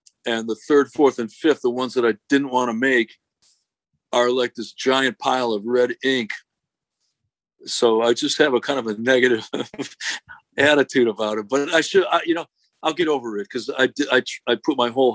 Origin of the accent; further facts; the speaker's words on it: Detroit, Michigan, United States; I grew up in the Detroit area